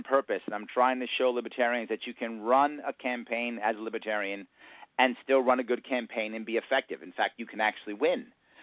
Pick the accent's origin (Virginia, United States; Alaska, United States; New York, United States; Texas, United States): New York, United States; Queens; accent: New York; my governor, my president, and me, we are all men from Queens.